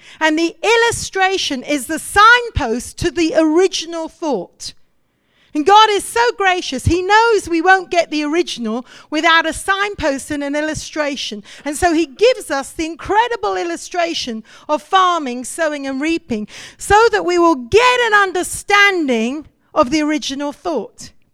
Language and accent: English; India; I'm a missionary kid. I grew up in India, missionary